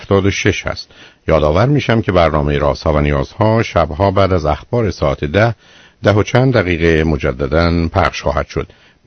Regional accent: Iran; اینجا ما ایرانی هستیم و حق و حقوقی داریم.

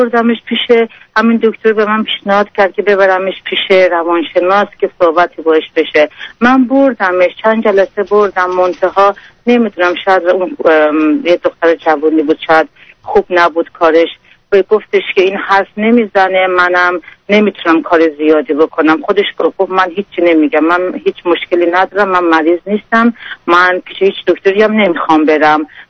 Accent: Iran; moved away as an adult; now in Australia; ما از ایران در اومدیم، یه 2 سال تو ترکیه زندگی کردیم، بعد الان از اون به بعدم اینجا هستیم، استرالیا هستیم.

